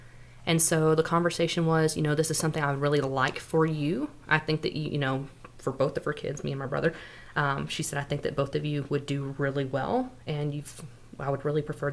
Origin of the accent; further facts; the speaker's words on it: Sweetwater, Texas, United States; Okay. So I grew up in Sweetwater, Texas. I came to South Plains College, my first year of college.